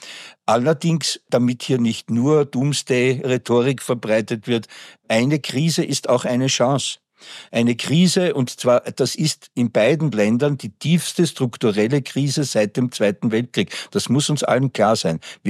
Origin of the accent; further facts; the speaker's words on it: Austria; ich als Österreicher bin genauso betroffen.